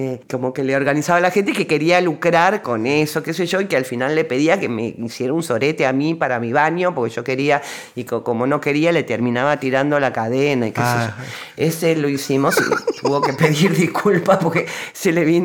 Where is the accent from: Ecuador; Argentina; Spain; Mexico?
Argentina; Barrio Norte, Buenos Aires; Yo también me crié en Barrio Norte